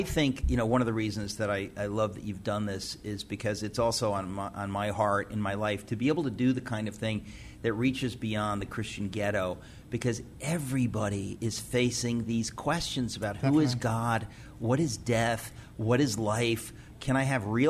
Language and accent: English; Queens, New York, United States; Well, you and I are both from Queens, New York.